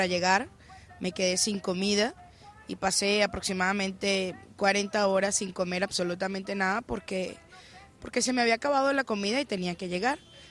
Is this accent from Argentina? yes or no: no; Venezuela; moved away as an adult; soy venezolana y salí por la frontera de Cúcuta, justamente, en bus.